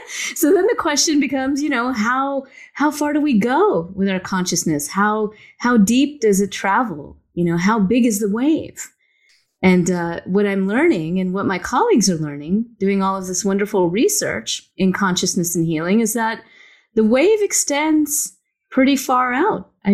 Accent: the South, United States; I grew up in the South and all my friends were Baptist Christian.

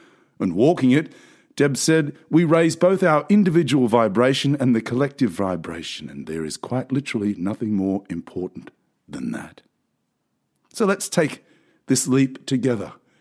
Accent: Australia; I'm an Australian man in my mid-50s.

